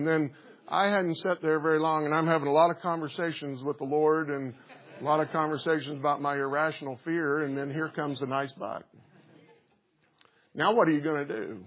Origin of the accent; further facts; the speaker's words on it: Missouri, United States; moved away as an adult; now in Colorado, United States; I grew up in Missouri and then moved to Colorado in our early 20s